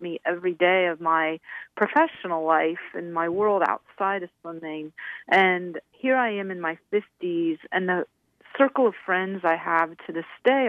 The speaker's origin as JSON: {"language": "English", "town": "Santa Clara", "region": "California", "country": "United States", "tie": "born or raised there", "said": "I grew up in Santa Clara, a town not too far from where I grew up."}